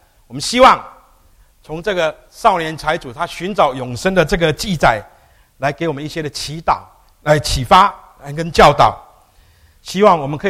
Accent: China; 如果用我们中国人的言语来讲，就是他不顾面子。

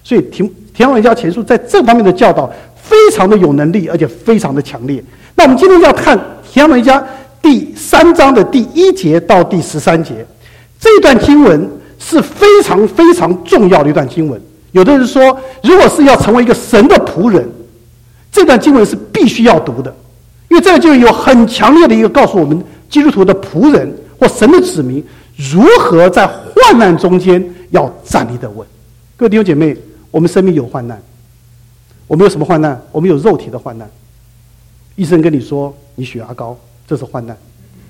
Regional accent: Guangdong, China; 这是我们广东人的看法啊

